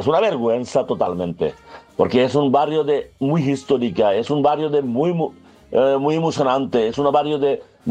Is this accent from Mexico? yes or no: no; Bangladesh; Spanish is a second language; now in Madrid, Spain; Nosotros somos de frontera de India, por eso la gente comida gusta mucho por la India